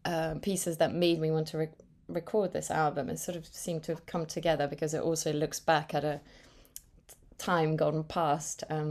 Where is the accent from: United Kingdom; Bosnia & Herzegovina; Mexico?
Bosnia & Herzegovina; Sarajevo, Federation of Bosnia and Herzegovina; English is a second language; when I was growing up in Sarajevo